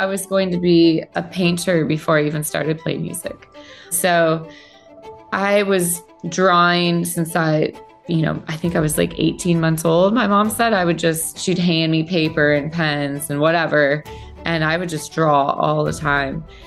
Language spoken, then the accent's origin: English; Ohio, United States; I grew up in Ohio and, there's kind of a lot of that going on.